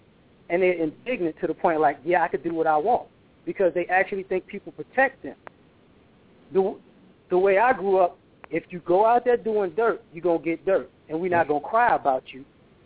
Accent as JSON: {"language": "English", "town": "New Orleans", "region": "Louisiana", "country": "United States", "tie": "born there", "also_born_or_lived": "Baltimore / Chicago", "said": "But I was born in New Orleans, but I lived in New Orleans, Baltimore, and in Chicago."}